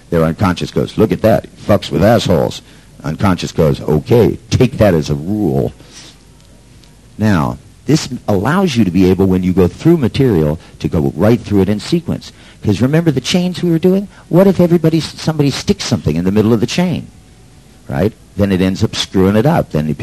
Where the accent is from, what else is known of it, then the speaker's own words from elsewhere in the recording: San Francisco, California, United States; Well, see, I grew up in San Francisco, and driving is done there very differently.